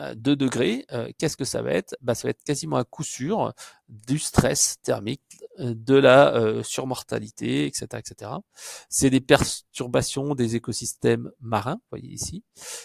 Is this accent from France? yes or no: yes; Brittany, France; Moi, par exemple, je suis originaire de Bretagne, hein, mes parents habitent en Bretagne